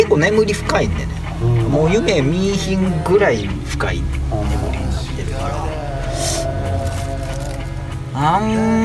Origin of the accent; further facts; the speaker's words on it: Takatsuki, Osaka, Japan; 僕の地元高槻の、うん、まあ飲み歩いとった